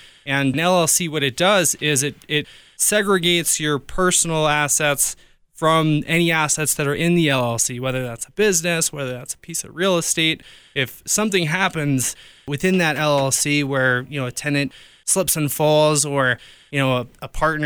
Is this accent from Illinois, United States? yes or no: no; New York, United States; moved away as an adult; now in Colorado, United States; Yeah, so I grew up in New York. I originally came from there, lived there pretty much my entire life, and then decided to move out to Colorado basically in early 2016.